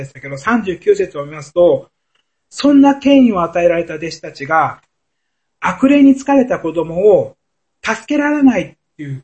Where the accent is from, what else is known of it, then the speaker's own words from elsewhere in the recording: Niigata, Japan; 新潟、自分の地元の新潟の進学校ならなんとか